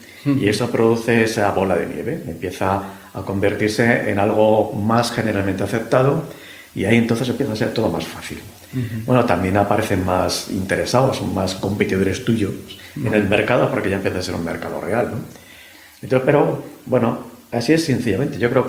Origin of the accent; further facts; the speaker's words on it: Madrid, Community of Madrid, Spain; yo soy madrileño de pro